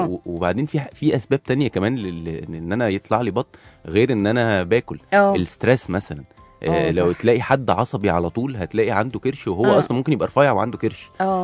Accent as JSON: {"language": "Arabic", "country": "Egypt", "said": "عامه احنا كمصريين ما نحبش نرمي اي حاجه،"}